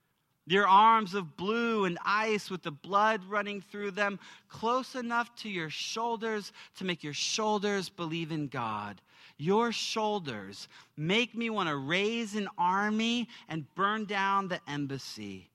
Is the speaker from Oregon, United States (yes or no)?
yes; Portland, Oregon, United States; For coming to San Francisco, it's awesome. I'm a hick from Portland, Oregon, and I did not wear a flannel today.